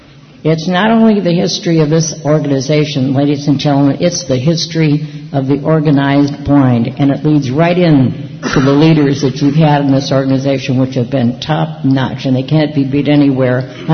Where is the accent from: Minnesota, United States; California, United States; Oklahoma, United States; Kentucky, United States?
California, United States; I just want you to know, Chris, as a Californian, all of you, that I really practiced restraint last night